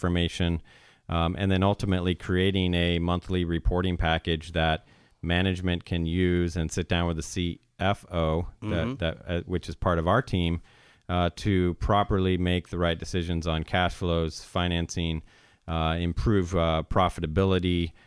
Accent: San Diego, California, United States; also born or lived in Iowa, United States; but pretty much grew up in the San Diego area.

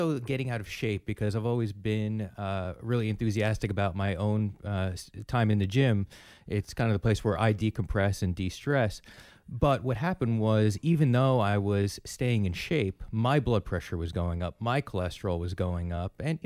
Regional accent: New Jersey, United States; I grew up on the Jersey Shore and went to school in New Jersey

